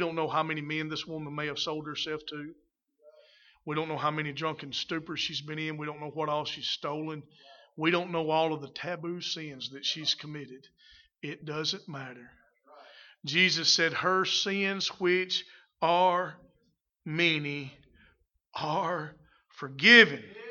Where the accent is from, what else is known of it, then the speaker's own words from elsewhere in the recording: Mississippi, United States; I was born and raised in Pontotoc County. I've already told you enough about my upbringing.